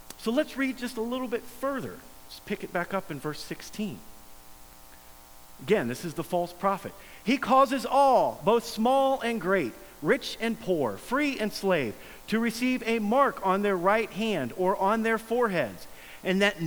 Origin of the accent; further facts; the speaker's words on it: Pickerington, Ohio, United States; I grew up out in Pickerington, and when I grew up out there, there was nothing.